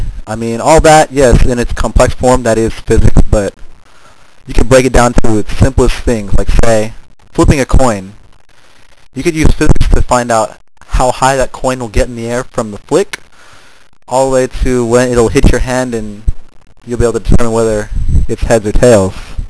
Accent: San Diego, California, United States; also born or lived in Long Beach; originally born up in Long Beach, California. I was born there on August 5th, 1985. And I lived up there, I'd say, for the first 5.5 years of my life. So I moved down, I moved out to San Diego, California after that, when I was young.

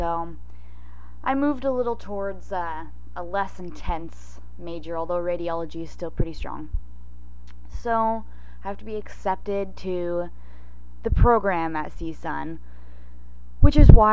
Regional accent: Cotati, California, United States; Before that, I grew up in Cotati. It's a little town about 30 minutes north of Novato, and I lived there my whole life.

